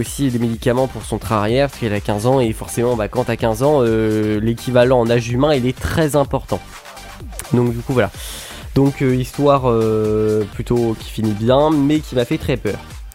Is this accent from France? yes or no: yes; Normandy, France; parce que moi je suis un Normand, donc de la crème fraîche partout, voilà.